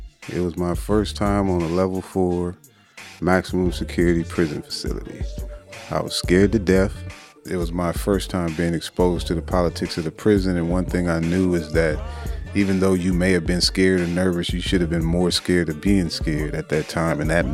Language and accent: English; Riverside, California, United States; I'm from Riverside, California